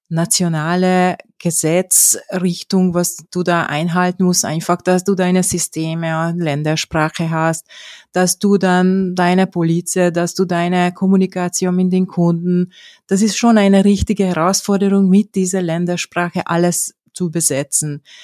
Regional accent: Hungary; German is a second language; now in Austria; Genau, also ich komme ursprünglich aus Ungarn

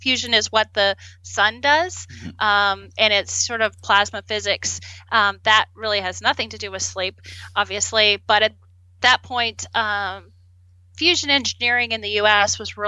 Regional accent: Canada; I'm from Canada originally, and I was on the junior Olympic team

